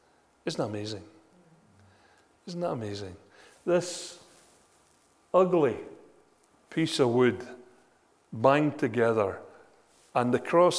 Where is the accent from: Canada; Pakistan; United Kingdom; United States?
United Kingdom; Hamilton, Scotland; He was a Baptist pastor in Hamilton, my hometown, and I went to his church for a while when I was in my teens.